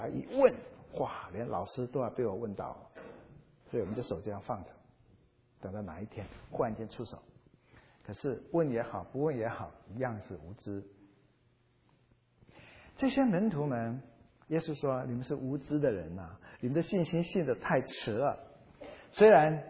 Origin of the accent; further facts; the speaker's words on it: China; 那我们中国人跟西方人的不一样，中国人是比较含蓄的